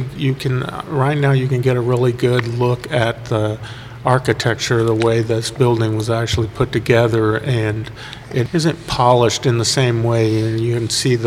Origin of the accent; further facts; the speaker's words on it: Arkansas, United States; now in Houston, United States; Well, I'm originally from Arkansas, but I moved to Houston.